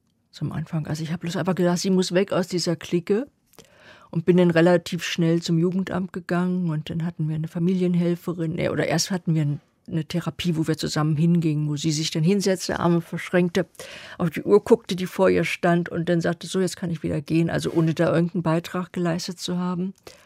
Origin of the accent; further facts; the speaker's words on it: East Germany, Germany; ich komme aus der DDR und ich habe keinen Bezug gehabt zu Drogen.